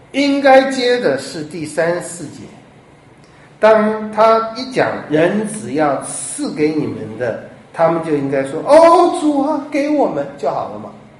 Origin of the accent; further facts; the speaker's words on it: China; 犹太人有很好的道德观念，也跟我们中国人很像，我起码是上一辈的中国人，或老一辈的，对不起，不是骂你们年轻人啊。